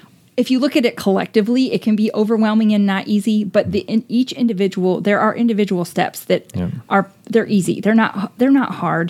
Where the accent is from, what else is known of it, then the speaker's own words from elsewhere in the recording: Indiana, United States; We're from Indiana.